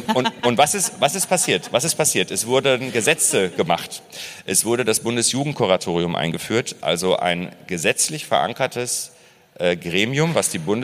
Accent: Waltrop, North Rhine-Westphalia, Germany; ich bin Kreis Recklinghausen in Waltrop aufgewachsen und war sehr viel in Recklinghausen unterwegs.

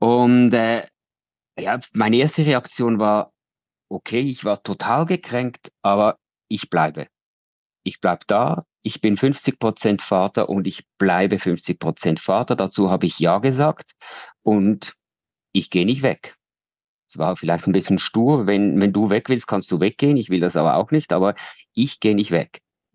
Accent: Switzerland; ich komme aus der Schweiz. Ich bin Journalist, ich bin 57.

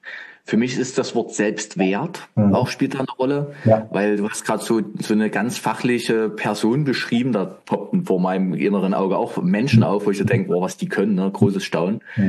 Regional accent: Dresden, Saxony, Germany; Ich komme ja aus Dresden

